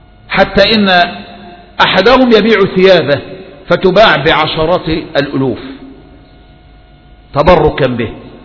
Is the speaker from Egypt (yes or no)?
yes; Egypt; الفتنة عندنا في مصر